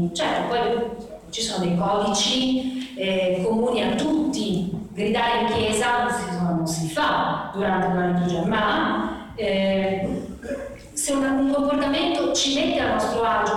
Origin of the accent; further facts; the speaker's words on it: Bologna, Emilia-Romagna, Italy; dalle mie parti, le persone non si chiamano con il loro nome e cognome, si dice in una lingua, che idee, che vuol dire, quelli di, allora … sono, in realtà sono un po' bolognese